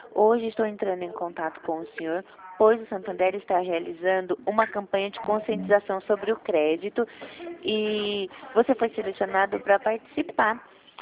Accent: Jundiaí, São Paulo, Brazil; Eu sou de Jundiaí mesmo.

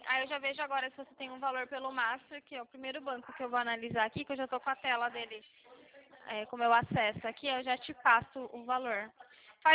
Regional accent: São Paulo, Brazil; Aqui, a gente é do interior de São Paulo

